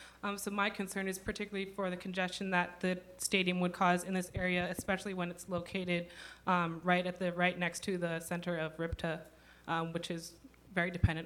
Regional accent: Massachusetts, United States; I'm personally from the South Coast

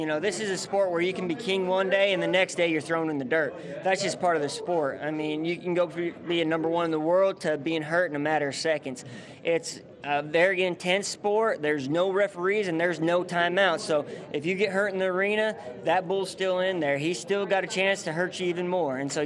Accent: Grand Coulee, Washington, United States; now in North Carolina, United States; I'm originally from Grand Coulee, Washington. I now live in North Carolina.

